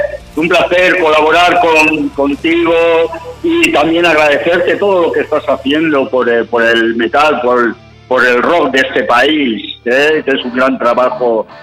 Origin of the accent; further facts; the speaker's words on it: Bilbao, Basque Country, Spain; empezamos en Bilbao, porque es mi tierra, efectivamente, es mi tierra.